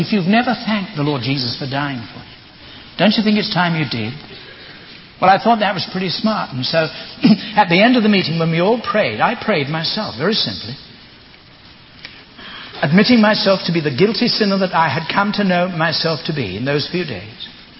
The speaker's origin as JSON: {"language": "English", "region": "England", "country": "United Kingdom", "tie": "born there", "said": "And my face was white, and I was born in England."}